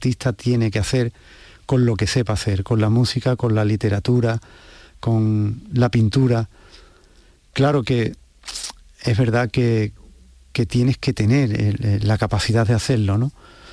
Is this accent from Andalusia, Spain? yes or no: yes; Huelva, Andalusia, Spain; yo no soy de Sevilla, yo soy de Huelva.